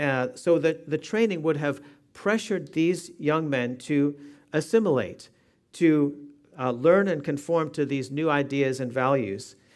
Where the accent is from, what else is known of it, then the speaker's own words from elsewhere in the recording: United States; moved away as an adult; now in Netherlands; Even here in the Netherlands, where most people are kind and helpful. I'm from the United States, and not long after my wife Lisa and I moved here